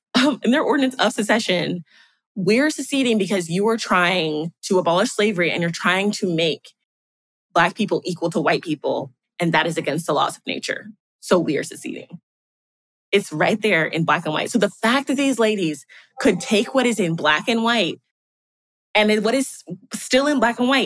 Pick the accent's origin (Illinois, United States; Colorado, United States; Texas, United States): Texas, United States; But Texas is my favorite because I'm from Texas